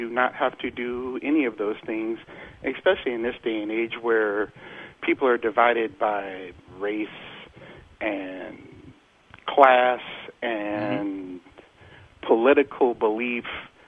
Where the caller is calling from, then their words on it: Peoria, Arizona, United States; calling from Peoria, Arizona.